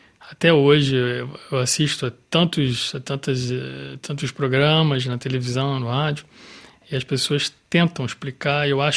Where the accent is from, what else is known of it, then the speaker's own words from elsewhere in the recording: Rio de Janeiro, Brazil; born there; dentro do bairro onde eu nasci, que se chama Encantado, que tem, sempre teve um nome um pouco misterioso, mesmo para quem é do Rio de Janeiro e tudo